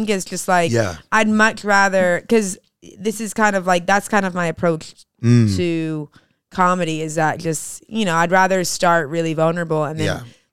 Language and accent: English; United States; accent: American; Well, yeah. So my American accent, but I also have a speech impediment.